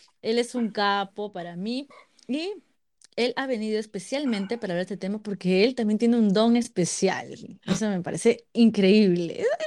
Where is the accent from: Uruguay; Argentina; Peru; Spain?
Peru; acá en Perú, porque nosotros somos de Perú.